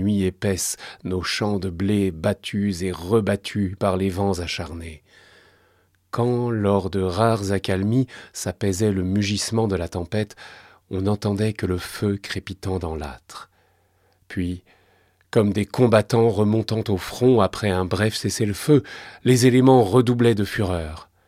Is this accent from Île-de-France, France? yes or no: yes; Île-de-France, France; born there; now in Périgueux, France; je suis né en 1970 dans le Val d'Oise. Après avoir vécu dans différents pays et pratiqué différents métiers, je me suis installé à Périgueux en 2023